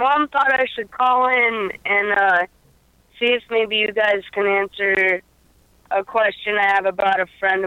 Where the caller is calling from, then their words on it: Missoula, Montana, United States; I'm calling from Missoula, Montana.